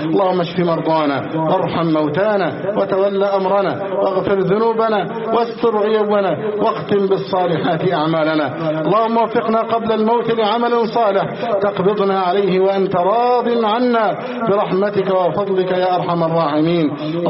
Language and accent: Arabic; Egypt